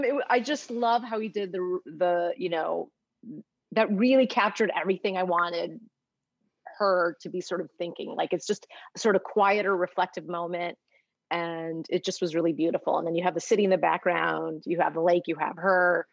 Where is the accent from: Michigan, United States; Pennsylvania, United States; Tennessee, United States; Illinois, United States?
Illinois, United States; Chicago; Well, the bean, so Chicago's my hometown, so it was nice to be able to have that little piece in there.